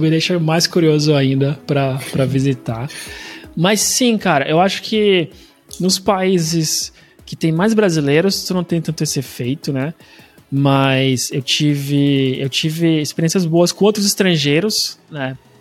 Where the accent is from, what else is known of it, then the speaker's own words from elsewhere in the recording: Brazil; sim, eu acho que em alguns países, assim, é bem legal, né, quando você é brasileiro. Até às vezes o sotaque em inglês o pessoal pega, o teu sotaque muito forte em inglês